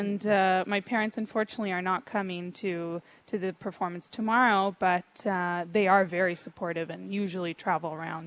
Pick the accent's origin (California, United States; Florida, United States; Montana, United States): Florida, United States; Fort Lauderdale; now in New York City, United States; No. I was raised in Florida, in Fort Lauderdale, Florida.